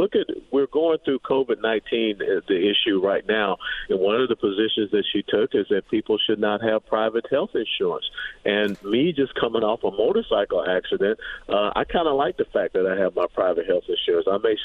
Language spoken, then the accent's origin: English; Atlanta, Georgia, United States; he and I are both born and raised in Atlanta, Georgia